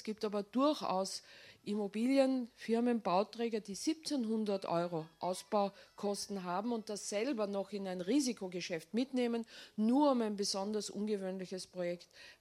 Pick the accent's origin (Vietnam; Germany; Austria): Austria; Vienna; ich bin auch aus Wien, aber ich arbeite in München und in Wien.